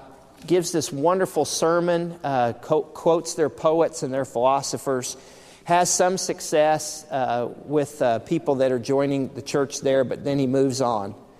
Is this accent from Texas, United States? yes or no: yes; Texas, United States; moved away; As a Texan coming here, it hasn't been bitterly cold, but the snow has been so pretty to someone like me.